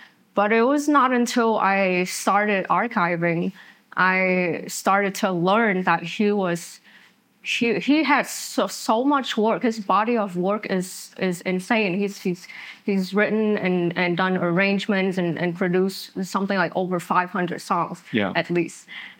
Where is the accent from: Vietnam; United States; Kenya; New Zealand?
Vietnam; because I grew up in Vietnam